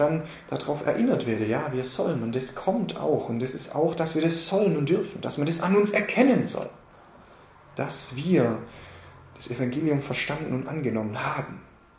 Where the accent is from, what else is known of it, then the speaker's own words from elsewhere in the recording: Baden-Württemberg, Germany; Man hat ja als Schwabe so ein bisschen auch so Vorstellungen, Schaffer und Häuslebau, ja? Ja. Jetzt komme ich von der Alp